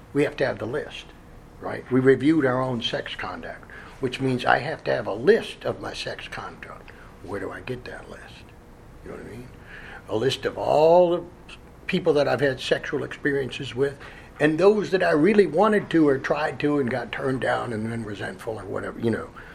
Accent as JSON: {"language": "English", "region": "New York", "country": "United States", "said": "I'm from the Northeast originally, New York."}